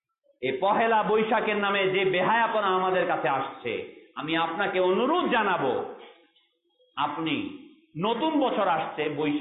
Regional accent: Bangladesh; first language Bengali; সর্বপ্রথম আমার পরিচয় আমি মুসলমান, এটা মনে রাখবেন। দ্বিতীয় পরিচয় হচ্ছে আমি বাঙালি, বাংলা আমার ভাষা, এই দেশ শাহজালাল শাহপরাণের বাংলাদেশ।

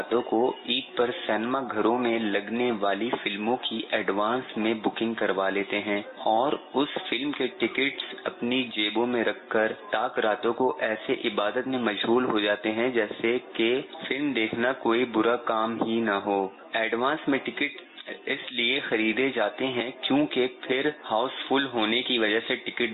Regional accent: Karachi, Sindh, Pakistan; اور میرا تعلق باب المدینہ کراچی سے ہے.

